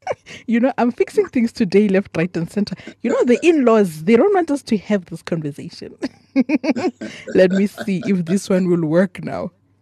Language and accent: English; Limpopo, South Africa; I think since we are from Limpopo, we know, you know, we often make fun of the baddies